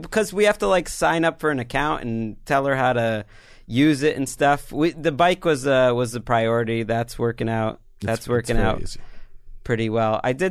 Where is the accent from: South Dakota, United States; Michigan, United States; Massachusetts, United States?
Massachusetts, United States; my family … that I grew up with in Massachusetts, were very, like, wholesome